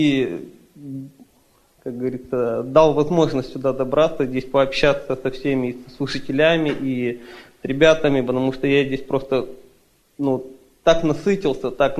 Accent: Surgut, Khanty-Mansi Autonomous Okrug, Russia; я из России, город Сургут.

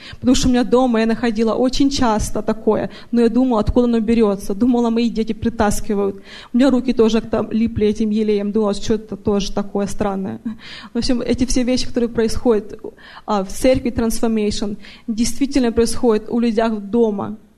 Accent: Salem, Oregon, United States; я из Oregon, Salem.

